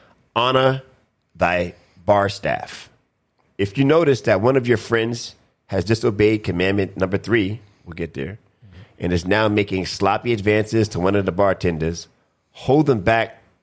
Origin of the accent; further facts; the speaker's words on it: Brooklyn, New York, United States; I'm from Brooklyn, New York, so I've never played.